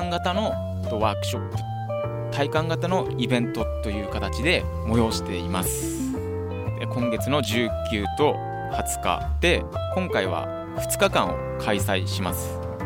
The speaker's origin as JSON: {"language": "Japanese", "town": "Namie", "region": "Fukushima", "country": "Japan", "said": "僕は浜通りの浪江町出身なんですけど、震災があって避難することになったので"}